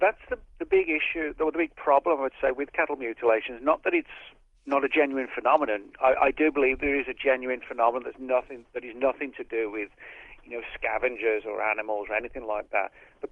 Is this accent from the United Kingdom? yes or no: yes; England, United Kingdom; growing up in England when we had the whole mad cow thing